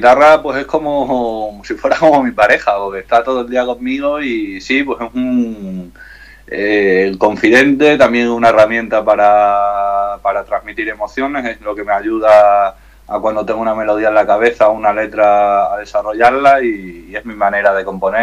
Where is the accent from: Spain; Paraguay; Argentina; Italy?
Spain; Extremadura; now in Madrid, Spain; soy de Extremadura, y bueno, aunque tengo unos años viviendo en Madrid